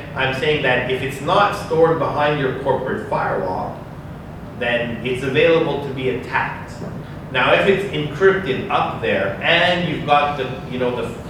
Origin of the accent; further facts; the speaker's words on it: Canada; So, I'm from Canada